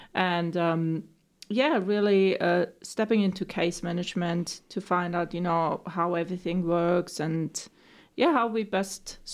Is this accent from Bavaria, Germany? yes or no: yes; Bavaria, Germany; So I'm originally from Germany, from Bavaria, right at the, you know, mountains.